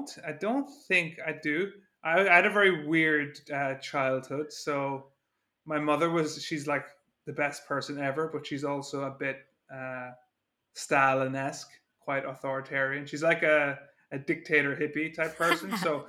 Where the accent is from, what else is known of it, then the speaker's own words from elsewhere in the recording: Ireland; I'm from Ireland, rural Ireland, so in the middle of nowhere where it's kind of just fields and Guinness, etc.